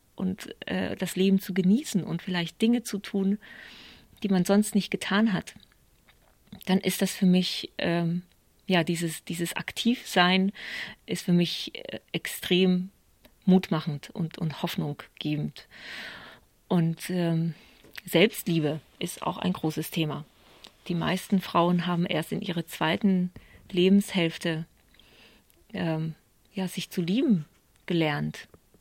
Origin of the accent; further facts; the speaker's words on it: Poland; ich bin in Polen geboren und aufgewachsen. Also ich bin sehr Ost und West und jetzt wieder Ost. Also mir ist Ost und West gut vertraut.